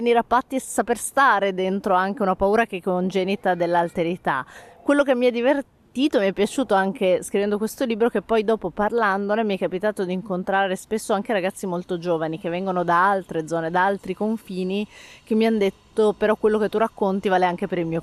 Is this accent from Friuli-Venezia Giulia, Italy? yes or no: yes; Pordenone, Friuli-Venezia Giulia, Italy; born there; now in Trieste, Italy; io sono nata a Pordenone, che è ragionevolmente vicino, ma non è Trieste, però vivo Trieste a tempi alterni con più o meno continuità da quando ho 18 anni